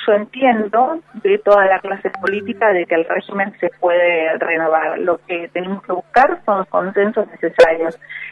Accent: Tierra del Fuego, Argentina; Nosotros, a los que provenimos de Tierra del Fuego, que conocemos la política de la Patagonia

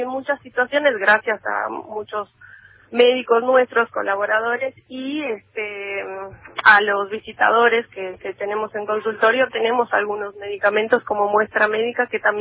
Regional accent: La Paz, Bolivia; now in Argentina; Yo soy de Bolivia, de La Paz.

